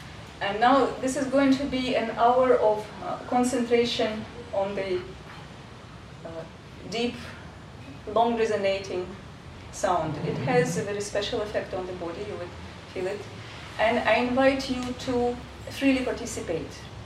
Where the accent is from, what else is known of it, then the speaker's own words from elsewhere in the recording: Belarus; now in India; I am Orvilian since 10 years. I'm originally from Belarus. I have a close connection to Russia.